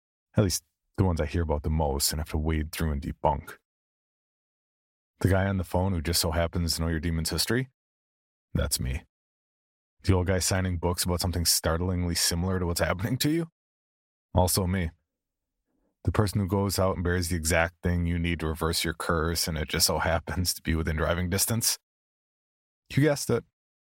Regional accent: the South, United States; accent: southern; And don't even come at me about my southern accent.

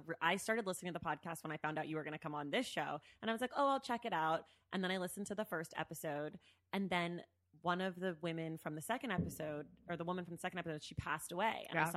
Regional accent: Oakland, California, United States; Well, I'm also from Oakland.

